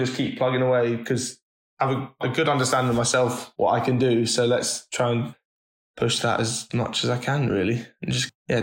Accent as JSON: {"language": "English", "country": "United Kingdom", "said": "think there's that kind of focus and maturity that you sort of have to develop from a young age as a British rider."}